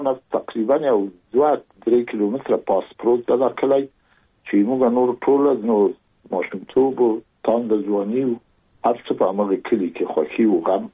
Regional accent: Kabul, Afghanistan; زه زیږیدلی په کابل کې یم، د کابل په چارګي کې ګزرګاه پله ته ورڅیرمه او کلی د شکلا خان کلا. هلته زه زیږیدلی یم، خو یو درې یا څلور کاله وروسته زما کورنۍ بیا د مراد خان ته کډه شوې ده چې هلته د پدري کلا ده.

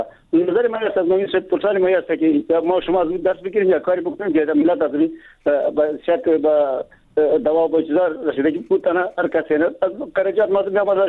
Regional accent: Baghlan, Afghanistan; پیشترم گفتم یه دوار شدم که ما از بغلان هستم

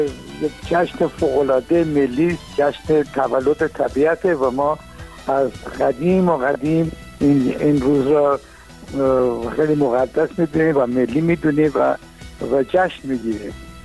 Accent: Iran; من به عنوان یک ایرانی

